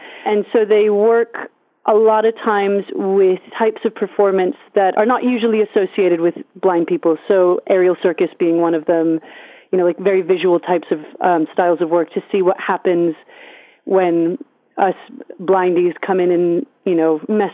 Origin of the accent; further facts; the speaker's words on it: United States; now in United Kingdom; in a position of kind of being established in the UK as an international person, as an immigrant, as an American.